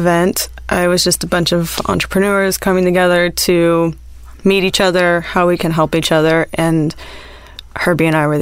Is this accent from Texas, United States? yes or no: yes; Texas, United States; I'm from Texas.